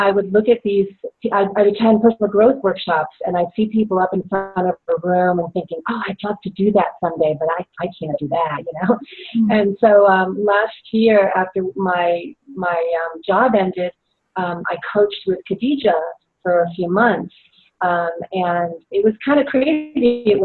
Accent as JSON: {"language": "English", "region": "Connecticut", "country": "United States", "lives_now": "Santa Cruz, United States", "said": "Well, when I say from, I'm from New England, in Connecticut, in Boston. And I'm living in Santa Cruz, California now."}